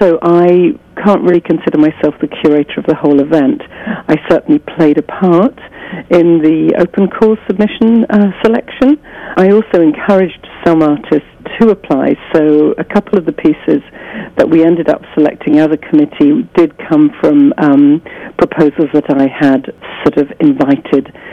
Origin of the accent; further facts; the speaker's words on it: England, United Kingdom; accent: English; now in Atlanta, United States; I did live in Atlanta for 7 years, despite my English accent, I have been an Atlantan.